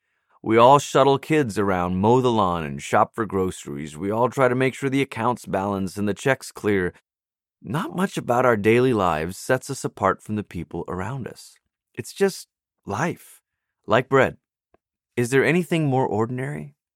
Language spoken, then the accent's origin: English; Malaysia; I grew up in Malaysia, where roti was my daily bread.